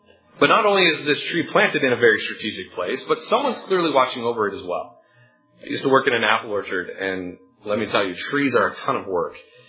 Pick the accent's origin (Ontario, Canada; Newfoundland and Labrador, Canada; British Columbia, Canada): Ontario, Canada; I grew up in Southern Ontario